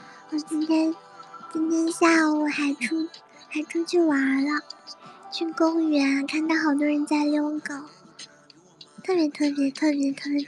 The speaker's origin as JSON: {"language": "Chinese", "region": "Sichuan", "country": "China", "said": "安逸在四川，我们四川这边是舒不舒服的意思。"}